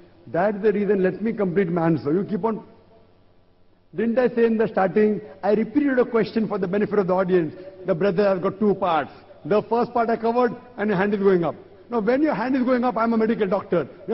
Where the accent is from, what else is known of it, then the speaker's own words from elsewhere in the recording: India; I'm an Indian. Geographically, I'm a Hindu because I'm an Indian. But practicing Muslim, I'm a practicing Muslim.